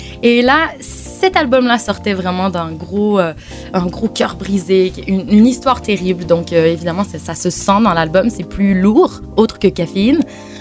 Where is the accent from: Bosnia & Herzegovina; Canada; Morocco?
Canada; Quebec; now in France; Oui, je suis québécoise.